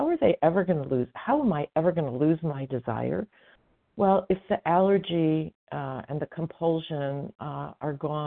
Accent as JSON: {"language": "English", "region": "California", "country": "United States", "said": "I am from Northern California."}